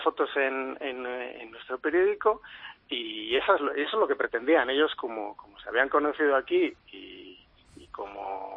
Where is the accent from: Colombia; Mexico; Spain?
Spain; Salamanca, Castile and León; Yo soy de Salamanca.